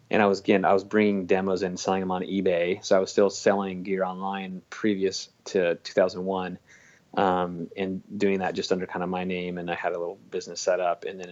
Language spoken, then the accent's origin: English; Roseburg, Oregon, United States; Yeah, I grew up in a small town in Oregon. It's called Roseburg, Oregon. Yep. Not a lot of people have spent time there.